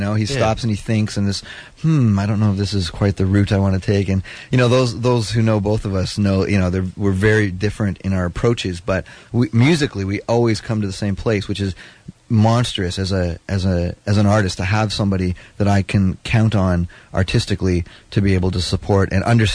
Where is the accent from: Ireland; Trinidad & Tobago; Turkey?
Trinidad & Tobago; now in Toronto, Canada; I'm from Trinidad and I'm a jazz musician. I went to school in New York and I live in Toronto now.